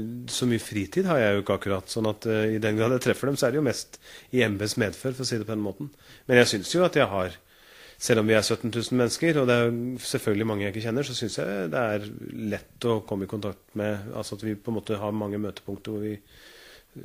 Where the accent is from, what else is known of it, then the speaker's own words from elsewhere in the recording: Nesodden, Akershus, Norway; På Tangen, Flaskebæk. Og nå bor jeg sør i kommunen